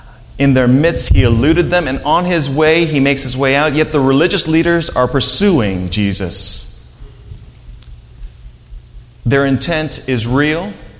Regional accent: Philippines; I am Filipino, all right?

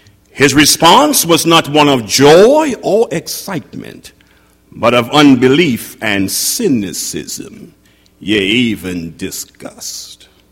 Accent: Trinidad & Tobago; born there; I was born in Trinidad, the Caribbean island of Trinidad, in a little village outside of Port of Spain, the capital of the Twin Island Republic of Trinidad and Tobago.

